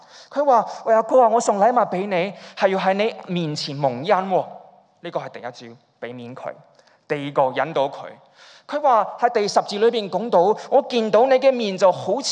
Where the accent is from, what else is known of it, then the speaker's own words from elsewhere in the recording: Hong Kong; 我们香港人的家庭都是这样，家庭内部的冲突都是不容易处理的。